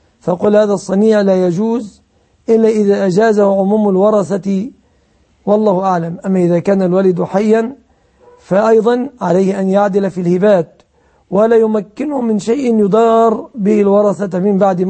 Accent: Egypt; في بعض البلاد عندنا في مصر يقدرونها بتقديرات فتاوى الأزهر

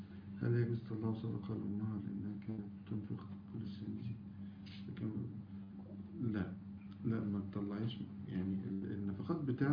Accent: United Arab Emirates; born there; وأنا بالمناسبة من مواليد الإمارات،

